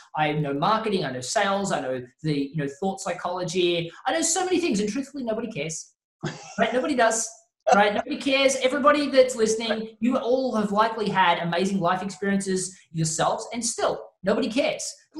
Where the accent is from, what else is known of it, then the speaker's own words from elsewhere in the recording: Australia; moved away as an adult; now in United States; I was terrified moving from Australia to the US, and you guys kind of speak the same language.